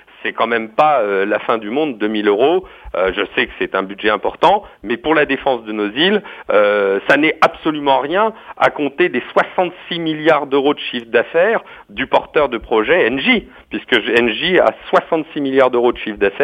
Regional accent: Brittany, France; Je suis, moi, originaire de Bretagne. Ma femme est bretonne. Nous sommes des Côtes d'Armor.

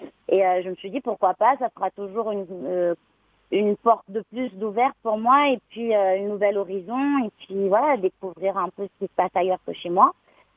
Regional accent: Réunion, France; de là où je viens de La Réunion, j'ai fait mon petit chemin

